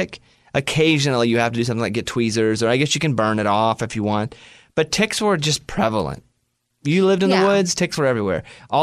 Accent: Arkansas, United States; Growing up in Arkansas in the woods, ticks were just such a normal part of life.

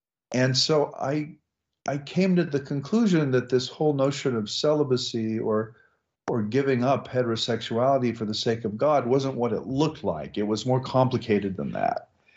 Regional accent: Nebraska, United States; So I grew up in the American Midwest. I grew up in Nebraska, and I grew up in a Roman Catholic German farming community, about 1,800 people.

